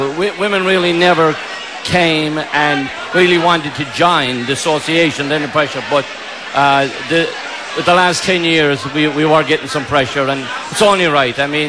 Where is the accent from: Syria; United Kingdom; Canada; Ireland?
Ireland; Annascaul, Munster; now in New York, United States; I am from Camp, Ounascall.